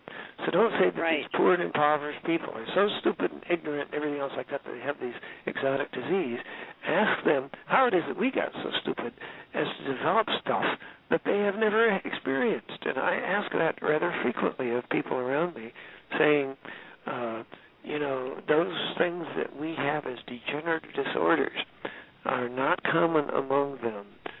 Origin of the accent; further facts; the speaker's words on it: Washington, District of Columbia, United States; I'm from Washington, D.C., and assume a politician is here talking to you instead of a physician